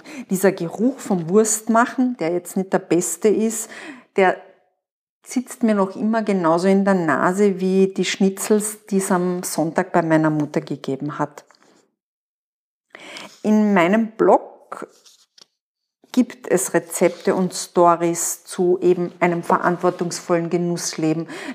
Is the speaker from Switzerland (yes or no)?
no; Carinthia, Austria; ich bin in Kärnten aufgewachsen und Natur und Essen waren nicht voneinander zu trennen